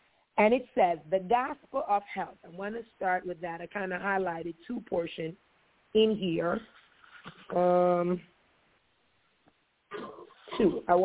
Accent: Jamaica; I'm brown skin. I'm from Jamaica.

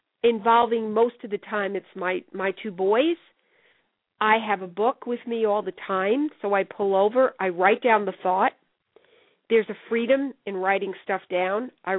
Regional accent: New York, United States; now in Southern California, United States; this is something that always amazed me because I grew up in New York, is the really deep, deep blue sky that we have here.

